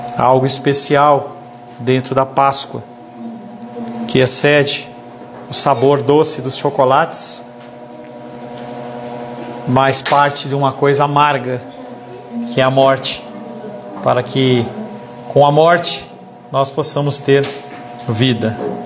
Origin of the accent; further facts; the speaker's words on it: Brazil; Nós somos brasileiros e nós temos a nossa palavra em português.